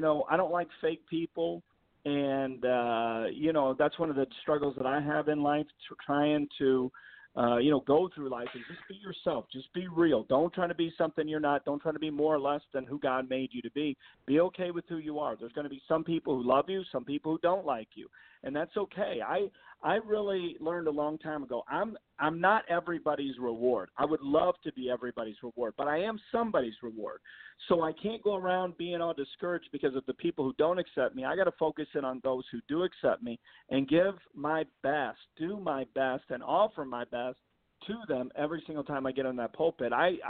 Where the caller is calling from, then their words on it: Ontario, California, United States; Well, today I'm calling from California. So I'm talking to you from nearby Ontario, California, about 40 minutes from L.A.